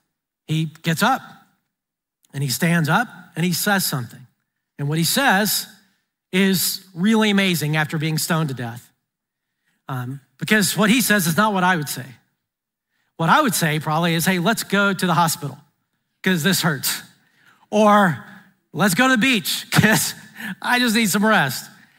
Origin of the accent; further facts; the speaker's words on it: Alabama, United States; I grew up in Alabama, and close to us was Fern Bell Park in Huntsville, Alabama